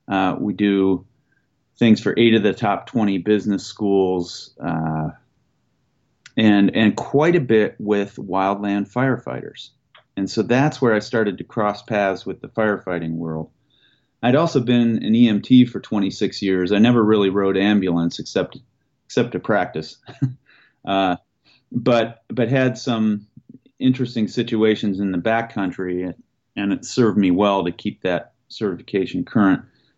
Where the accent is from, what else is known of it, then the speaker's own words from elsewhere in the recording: Ohio, United States; I was born in Ohio, grew up there